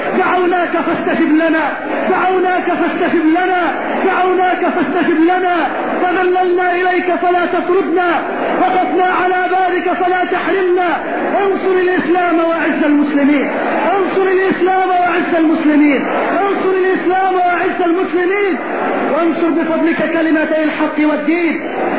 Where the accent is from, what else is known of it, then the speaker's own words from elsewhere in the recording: Egypt; اللهم اجعل بلدنا مصر بلد الأمن والأمان، اللهم اجعل مصرنا بلد الأمن والأمان.